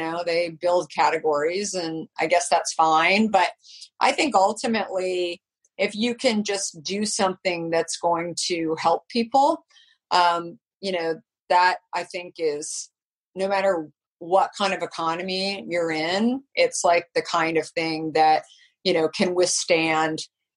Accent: Arizona, United States; And growing up in Arizona, I thought, I was always afraid.

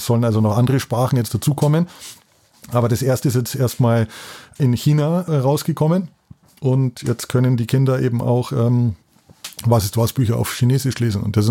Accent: Lenggries, Bavaria, Germany; Ich liebe die Berge, ich bin in den Bergen aufgewachsen in Lenggries

